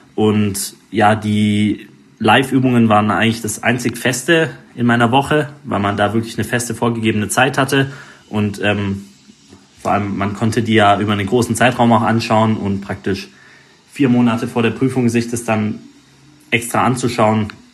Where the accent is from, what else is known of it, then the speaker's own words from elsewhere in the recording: Ludwigsburg, Baden-Württemberg, Germany; also ich komme jetzt aus Ludwigsburg, dass man dann sich nicht um eine Wohnung kümmern musste oder pendeln musste.